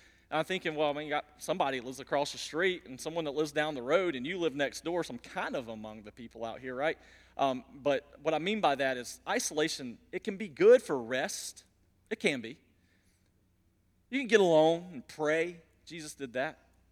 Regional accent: Warner Robins, Georgia, United States; I'm a city boy. I grew up in Warner Robins. Can you really call that a city boy?

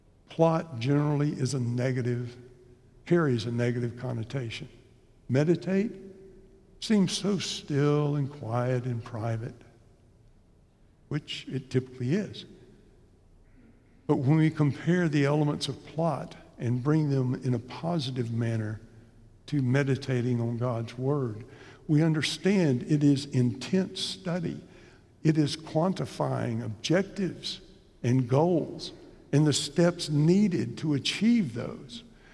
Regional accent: Bradenton, Florida, United States; born there; now in Fort Worth, United States; I was born in Bradenton, Florida. We live in Fort Worth, Texas, and we've lived here longer than we've lived anywhere as a married couple.

